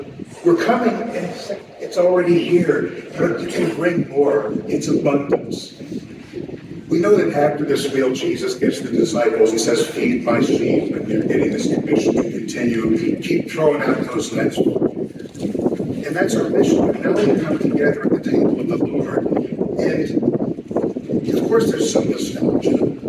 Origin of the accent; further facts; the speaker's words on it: Philadelphia, Pennsylvania, United States; moved away; This was driven home to me also because I'm from Philadelphia